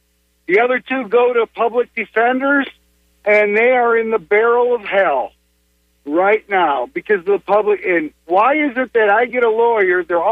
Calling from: Plant City, Florida, United States; from Plant City.

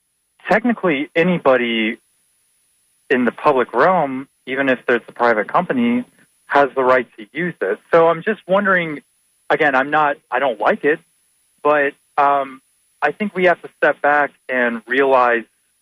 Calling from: Lakeland, Florida, United States; Hi, this is … from Lakeland.

